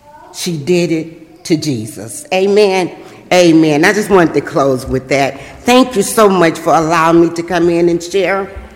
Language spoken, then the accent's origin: English; Chicago, Illinois, United States; I came from Chicago. People just don't give you keys with no money down.